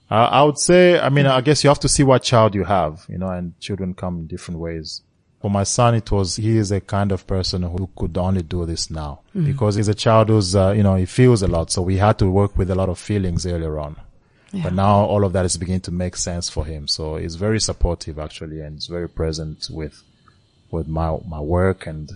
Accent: DR Congo; English is a second language; But maybe it's my refugee background, growing up in Congo, all of that.

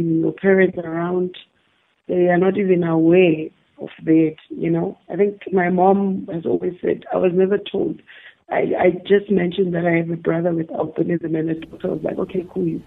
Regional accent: Witbank, Mpumalanga, South Africa; I was born in Witbank, Malahleni, but around the mining area. So I'm a mine girl, was born, bred there, still live in Witbank.

